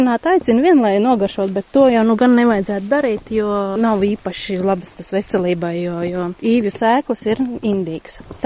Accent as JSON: {"language": "Latvian", "town": "Slītere", "region": "Kurzeme", "country": "Latvia", "said": "Un kā mēs paši savā starpā slīterieši runājam, nu, ja būs lielās klimata izmaiņas un sāksies plūdi, tad mums piederēs visvērtīgākā zeme pie Slīteres bāks"}